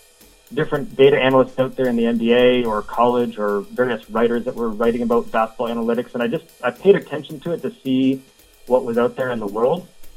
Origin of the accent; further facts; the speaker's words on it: St. Thomas, Ontario, Canada; I'm from St. Thomas, Ontario, which is just outside of London.